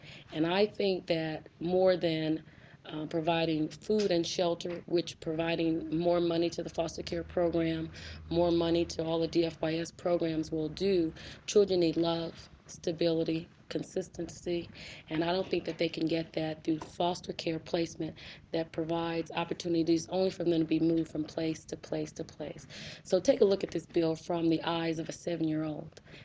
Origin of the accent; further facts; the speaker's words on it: Anchorage, Alaska, United States; I'm from Anchorage.